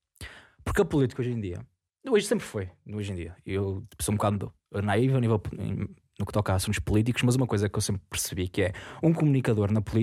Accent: Porto, Portugal; Que eu até sou uma pessoa que gosta de Lisboa, sendo portuense.

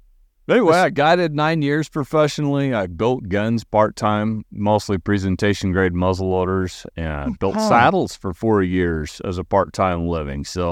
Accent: Utah, United States; born there; So I kind of claim it as my honest-to-goodness home state, even though I was born in Utah.

